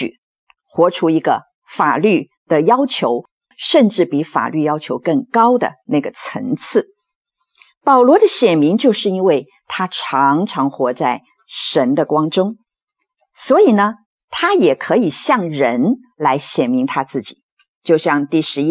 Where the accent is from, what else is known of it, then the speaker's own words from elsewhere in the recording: China; 这也不是我们中国人说这个问心无愧啦